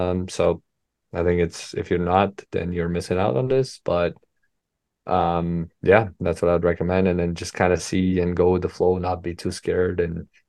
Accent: Uzbekistan; Yeah. I'm from Uzbekistan, but, if you type me

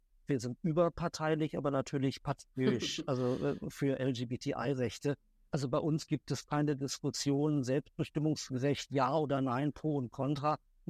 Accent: Berlin, Germany; moved away as an adult; now in Bangkok, Thailand; Ich komme ursprünglich aus Berlin, lebe aber seit 20 Jahren in Bangkok zusammen mit meinem langjährigen Freund.

